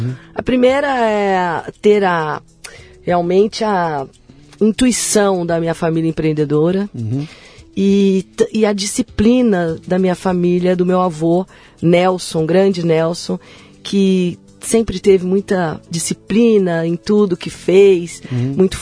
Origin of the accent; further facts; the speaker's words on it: São José do Rio Preto, São Paulo, Brazil; born there; Eu sou de São José do Rio Preto, e em São José do Rio Preto a gente ainda fala o dono da firma.